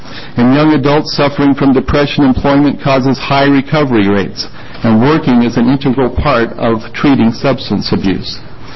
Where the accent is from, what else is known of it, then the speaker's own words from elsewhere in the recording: Klamath Falls, Oregon, United States; from Klamath Falls, Oregon, and I'm employed by Higher Calling Public Affairs.